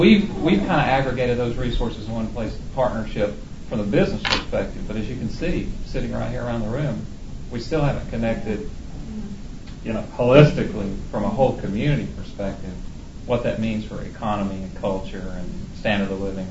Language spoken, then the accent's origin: English; Knoxville, Tennessee, United States; I came here from Knoxville, Tennessee.